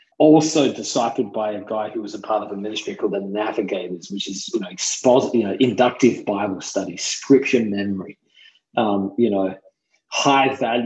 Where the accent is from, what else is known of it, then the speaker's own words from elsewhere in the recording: Adelaide, South Australia, Australia; moved away as an adult; I'm originally from Adelaide, South Australia. So I lived in Australia till I was 20.